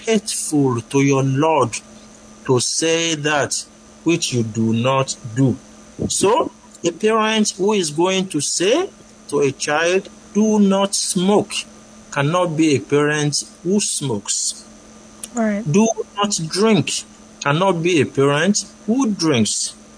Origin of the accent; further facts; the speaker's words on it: Ebute Metta, Lagos, Nigeria; Growing up in Ebute Metta, we had this cinema called Central Cinema. It was on Lagos Street in Ebute Metta.